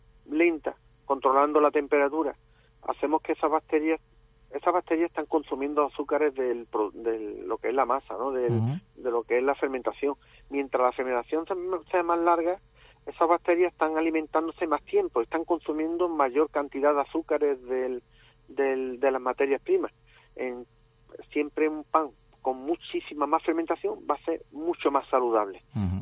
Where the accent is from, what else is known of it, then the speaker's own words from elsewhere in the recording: Spain; representar como panadero español